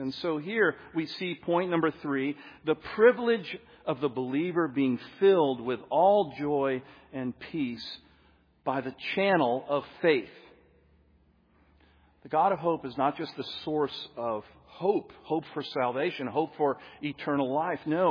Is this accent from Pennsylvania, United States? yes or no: yes; Camp Hill, Pennsylvania, United States; When I was a boy growing up in Camp Hill, Pennsylvania, right outside of Harrisburg, I lived next to a river.